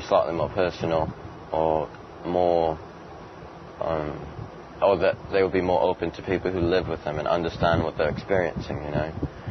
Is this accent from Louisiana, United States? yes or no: yes; New Orleans, Louisiana, United States; I'm from New Orleans.